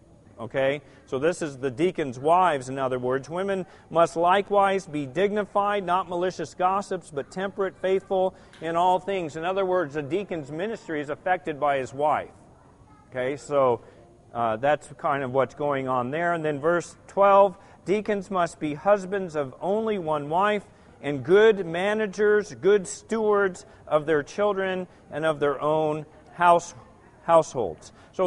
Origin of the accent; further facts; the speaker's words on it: Israel; I grew up in Israel.